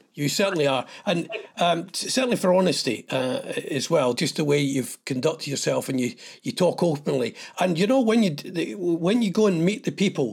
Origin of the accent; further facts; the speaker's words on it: Scotland, United Kingdom; I'm from Ayrshire, but there was always this kind of Scottish thing